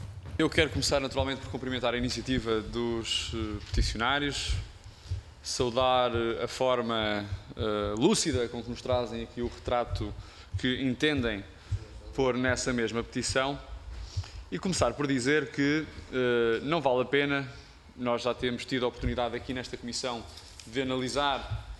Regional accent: Coimbra, Portugal; Sobre Coimbra, eu também sou de Coimbra

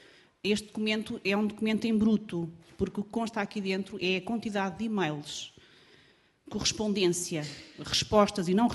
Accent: Sobral de Monte Agraço, Lisbon, Portugal; venho de Sobral de Montagraço.

